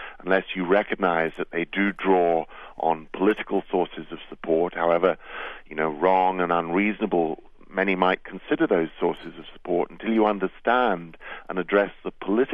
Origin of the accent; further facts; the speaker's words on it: United Kingdom; You can tell from my accent that I am from Britain. We grew up under the shadow of the IRA